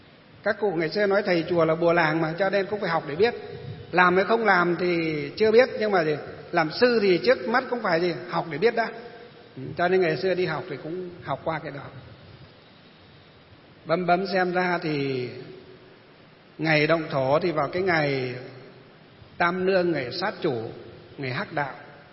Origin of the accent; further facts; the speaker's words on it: Kim Bôi, Hòa Bình, Vietnam; quê của tôi ngày xưa là Kim Bôi, bây giờ mới về Lương Sơn